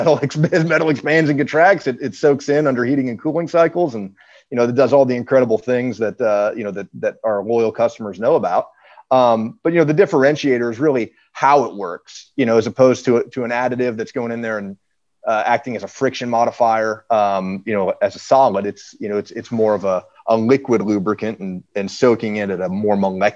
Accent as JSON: {"language": "English", "town": "Detroit", "region": "Michigan", "country": "United States", "said": "You know, I'm from Detroit myself, and you know, getting to work with this brand is amazing."}